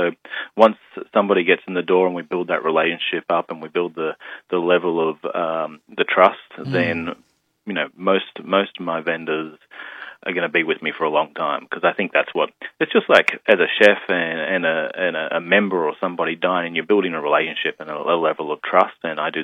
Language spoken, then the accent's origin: English; Australia; my background is definitely more of a traditional French, even though I grew up in Australia.